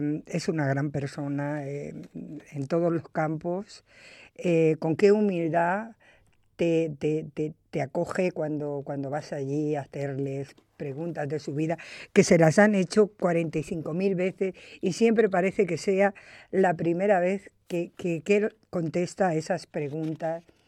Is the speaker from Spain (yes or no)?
yes; Spain; en mi pueblo y en todos los pueblos de España, se hacían los mantecados